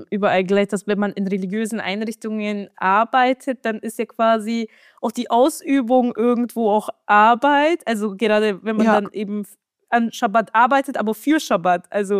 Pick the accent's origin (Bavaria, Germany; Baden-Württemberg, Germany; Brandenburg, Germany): Bavaria, Germany; Dillingen; Aber da, wo ich herkomme, also in Dillingen, damals gab es dort in der Umgebung keine so richtigen türkischen Hochzeitssäle.